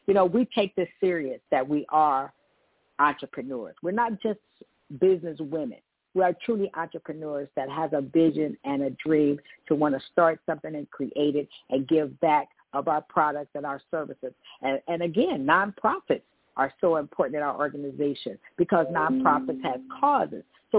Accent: Gary, Indiana, United States; And she's from my hometown, Gary, Indiana, everybody.

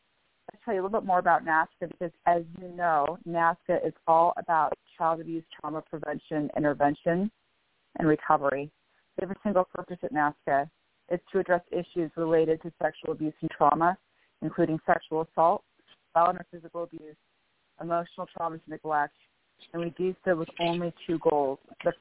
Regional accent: Bellevue, Washington, United States; I am from Bellevue, Washington.

